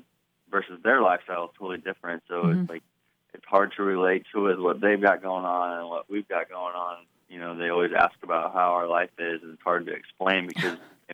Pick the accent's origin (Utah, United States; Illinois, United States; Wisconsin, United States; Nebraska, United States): Illinois, United States; Tuscola; also born or lived in Urbana; So I was born in Urbana. I grew up in Tuscola, Illinois. My whole family still lives in the area there.